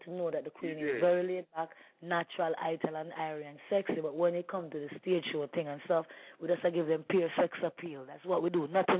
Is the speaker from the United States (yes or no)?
no; Jamaica; because I'm really from Jamaica. I love my laid-back lifestyle, you know, the river, the beaches and everything.